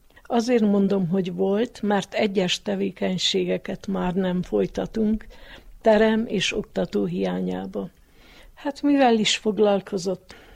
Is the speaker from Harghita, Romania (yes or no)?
yes; Joseni, Harghita, Romania; Gyergyó alfaluban születtem, itt is lakom, itt is dolgoztam